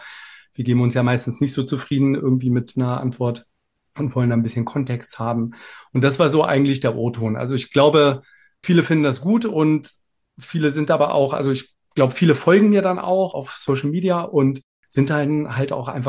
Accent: Wolfsburg, Lower Saxony, Germany; also born or lived in Leipzig; now in Göttingen, Germany; Und bin dann nach 3-4 Jahren aus Leipzig weggezogen, nach Niedersachsen zurück Richtung meine Heimatstadt Wolfsburg. Die ist es aber nicht ganz geworden. Wir sind nach Göttingen gezogen, im südlichsten Zipfel quasi Niedersachsens fast, wohnen wir jetzt.

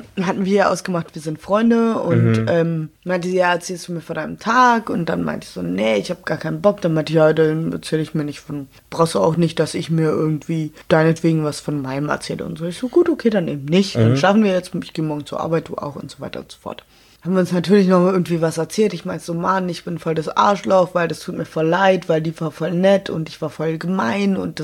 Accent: Berlin, Germany; aber ich bin ja Berlinerin

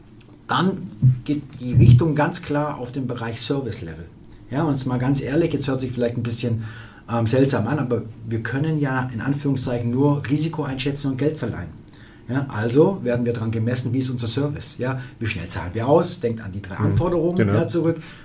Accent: Baden-Württemberg, Germany; ich komme aus dem Schwoberländle.

